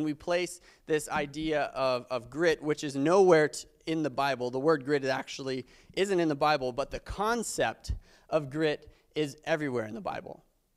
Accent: Big Timber, Montana, United States; I grew up in Big Timber.

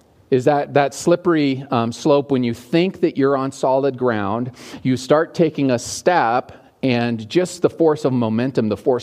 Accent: Glendive, Montana, United States; So I grew up in Glendive, spent most of my life there. And I grew up outside of town.

